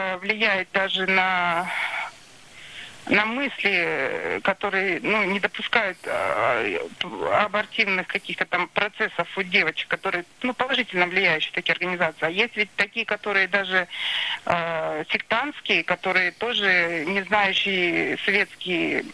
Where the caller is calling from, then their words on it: Saint Petersburg, Russia; Я звоню из Санкт-Петербурга.